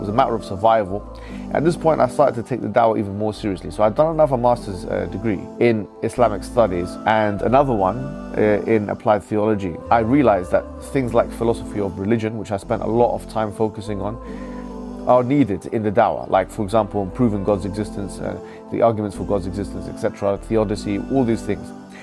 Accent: Alexandria, Alexandria Governorate, Egypt; I'm from Alexandria, Egypt.

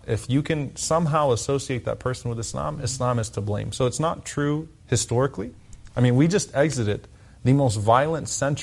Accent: Louisiana, United States; now in Irving, United States; I grew up in Louisiana. I'm from Louisiana. So I grew up seeing the Ku Klux Klan, their rallies.

